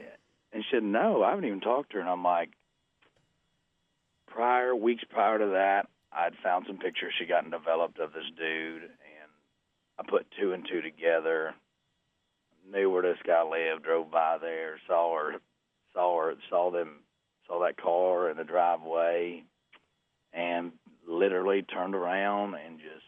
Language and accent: English; Missouri, United States; No, Missouri. I'm from Southern Missouri. I'm an adopted Georgia Bulldogs fan.